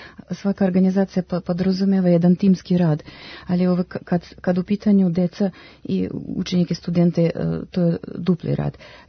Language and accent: Croatian; Russia; Croatian is a second language; Ko što po naglasku čujete, ja sam Ruskinja koja je studirala u Adijski državni konzervatorijom.